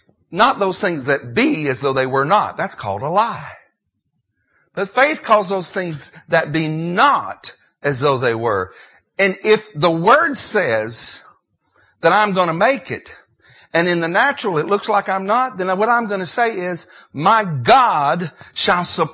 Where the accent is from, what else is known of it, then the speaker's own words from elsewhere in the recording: Tennessee, United States; I'm from Tennessee.